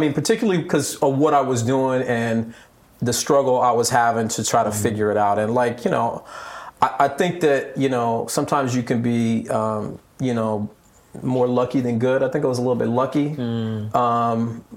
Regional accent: Long Beach, California, United States; have the cultural identity that was so important to me growing up in Long Beach.

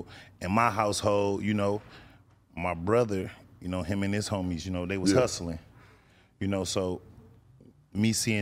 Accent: Grand Rapids, Michigan, United States; born there; So I was born in Grand Rapids, Michigan.

